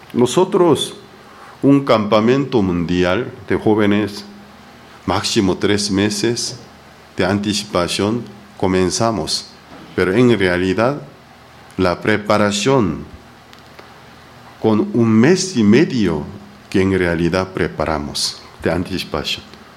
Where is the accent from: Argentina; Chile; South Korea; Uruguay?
South Korea; Spanish is a second language; Aunque los políticos de mi país, Corea del Sur, mi país de origen, también son irresponsables